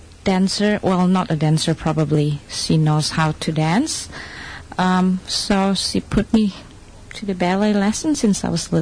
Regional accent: Jakarta, Indonesia; I'm from a middle class upbringing family. It's pretty normal.

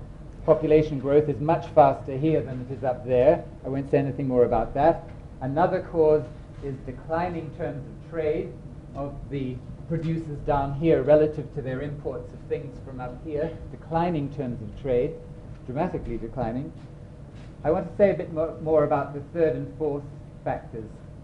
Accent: New Zealand; In fact, I'm a New Zealander

